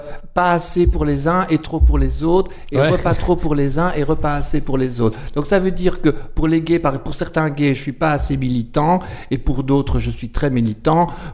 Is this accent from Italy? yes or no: no; Wallonia, Belgium; born there; Je suis né dans le Borinage, qui est donc le pays... c'est là où il y avait des charbonnages